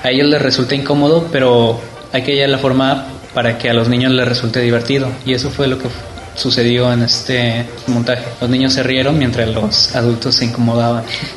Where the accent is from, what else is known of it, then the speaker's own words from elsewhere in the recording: Guadalajara, Jalisco, Mexico; Yo vengo de Guadalajara.